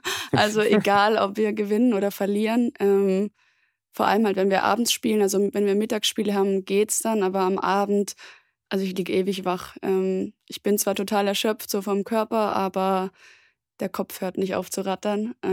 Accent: Friedrichshafen, Baden-Württemberg, Germany; Ja, also es liegt ja am Bodensee. Ich komme ursprünglich aus Friedrichshafen. Das ist direkt nebendran. Und bin total ländlich aufgewachsen.

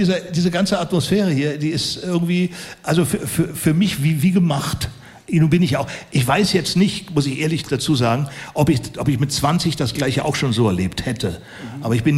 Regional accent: Berlin, Germany; ich komme ja aus Berlin, ich bin ja in Berlin aufgewachsen

